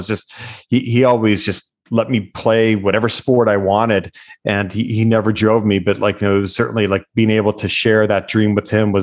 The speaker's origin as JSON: {"language": "English", "town": "Erie", "region": "Pennsylvania", "country": "United States", "tie": "born or raised there", "said": "So growing up in Erie, which is also a huge sports town, especially football and baseball."}